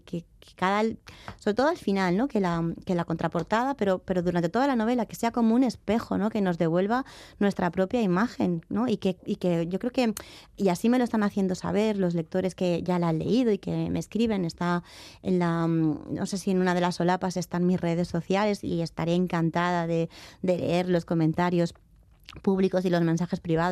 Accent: Valencian Community, Spain; nosotros somos de Valencia

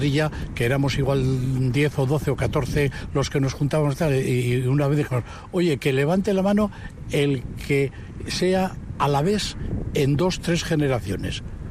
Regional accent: Miranda de Ebro, Castile and León, Spain; now in Vitoria, Spain; de gente que hemos venido de fuera, aunque yo casi me considero vitoriano, pero no, yo soy de Miranda de Ebro.

